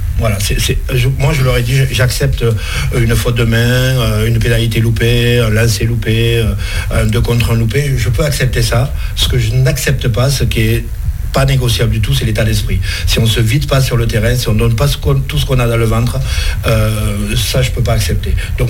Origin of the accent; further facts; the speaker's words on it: Toulouse, Occitanie, France; Avec les déplacements que je fais pour rentrer chez moi à Toulouse, ouais, souvent et tout